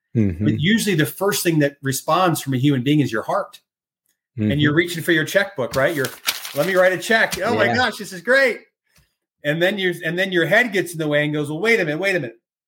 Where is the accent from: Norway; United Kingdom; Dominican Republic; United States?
United States; Michigan; we're from Michigan originally, so we have Michigan roots.